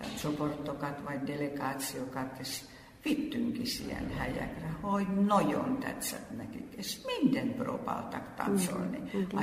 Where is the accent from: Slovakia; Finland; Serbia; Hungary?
Finland; Hungarian is a second language; Én mindig mondtam, hogy elnézést, én finn vagyok